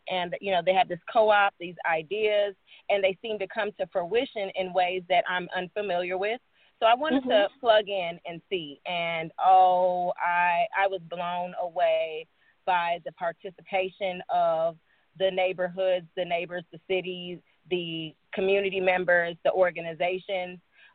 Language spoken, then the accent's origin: English; Midwest, United States; I was raised in the Midwest. And, you know, outdoors was everything.